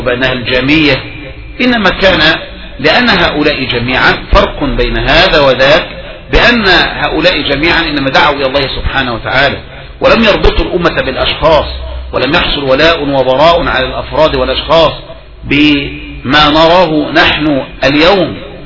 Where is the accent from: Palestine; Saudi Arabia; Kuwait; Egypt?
Egypt; وأن هذا حزب من أشد الأحزاب الموجودة عندنا في مصر